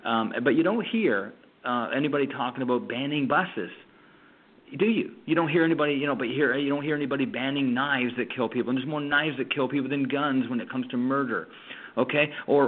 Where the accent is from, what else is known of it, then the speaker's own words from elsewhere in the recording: Canada; I'm from Canada and you're from up close to there.